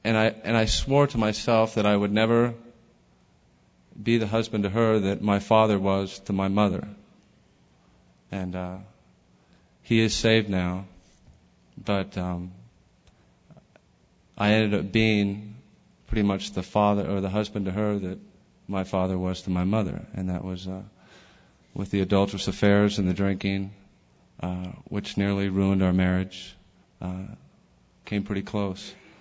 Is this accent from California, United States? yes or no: yes; California, United States; growing up in California, it was going surfing in the morning and getting high before school